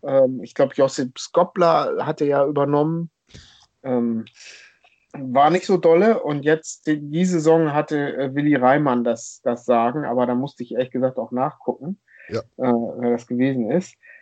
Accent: Struvenhütten, Schleswig-Holstein, Germany; Ja, also ich bin da richtig aufgewachsen in einem kleinen Dorf namens Struvenhütten.

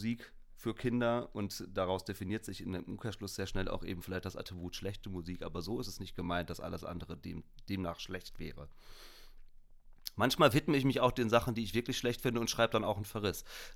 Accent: North Rhine-Westphalia, Germany; Nee, ich komme gebürtig aus der Nähe von Bielefeld, Ostwestfalen.

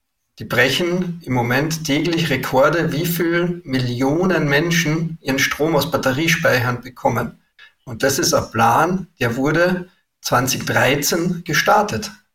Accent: Austria; now in Germany; Also meine Hoffnung als Österreicher, der in Deutschland lebt und der glaubt, dass wir einen starken europäischen Kontinent brauchen

